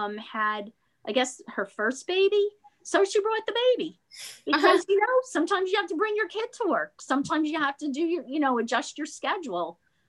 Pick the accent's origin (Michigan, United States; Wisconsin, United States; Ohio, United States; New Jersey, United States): New Jersey, United States; Elizabeth; Part of my life, I grew up in Elizabeth. And when I went to Bender Academy, which was run by the Benedictine nuns, it's a Catholic school.